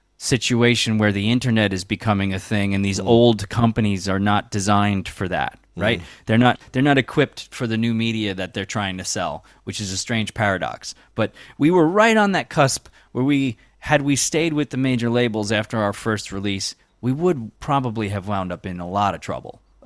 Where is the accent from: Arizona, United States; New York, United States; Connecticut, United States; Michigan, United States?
New York, United States; Long Island; I grew up on Long Island. I moved to New York City in '96, Lower East Side, as soon as I got out of college